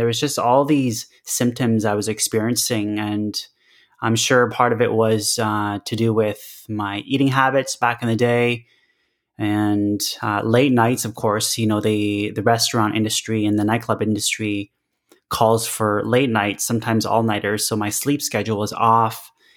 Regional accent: Ontario, Canada; I'm a mix of Thai, Laotian, and Chinese. I was born here, actually, just 2.5 hours outside of Toronto in a very small town. And yeah, I grew up in Canada.

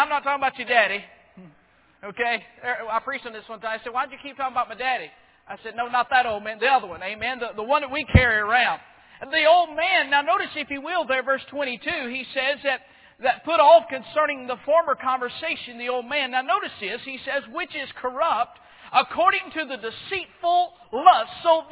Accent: Florida, United States; which that's where I'm from Florida, though.

